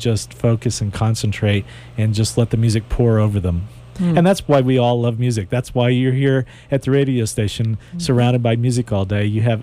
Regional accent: Houston, Texas, United States; So I was a typical suburban kid growing up in Houston.

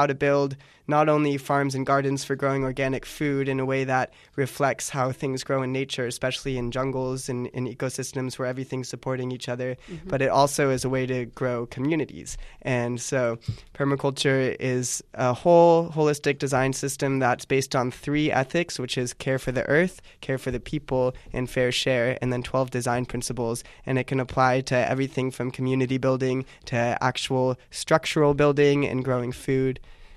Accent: San Luis Obispo, California, United States; I grew up in San Luis Obispo and then went to college at UC Santa Cruz.

